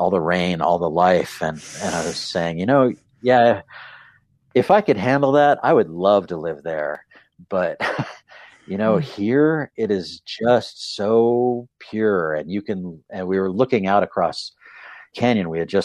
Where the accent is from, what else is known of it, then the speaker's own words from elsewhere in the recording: Arizona, United States; also born or lived in Colorado; I did live as a kid on the Front Range, which is high desert-ish, but I'm from Arizona originally and grew up down there in the Sonoran Desert.